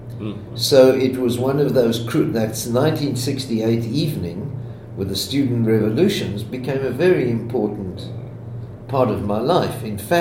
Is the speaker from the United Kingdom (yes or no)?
no; South Africa; moved away as an adult; also born or lived in Israel; now in Madison, United States